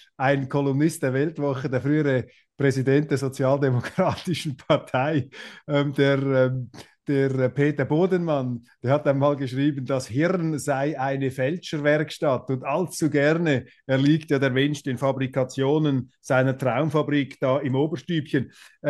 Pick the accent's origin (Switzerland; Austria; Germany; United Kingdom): Switzerland; wenn man als Schweizer in Deutschland ist, der wird oft betont